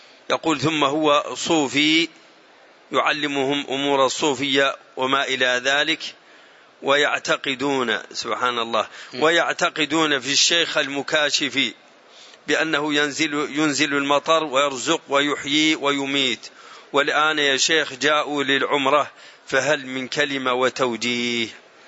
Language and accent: Arabic; France; وآتي من بلدي فرنسا مرشدا للحجاج والعمار